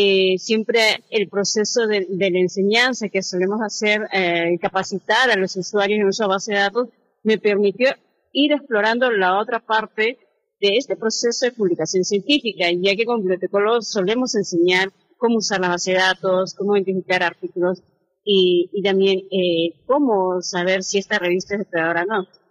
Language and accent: Spanish; Peru; yo soy peruana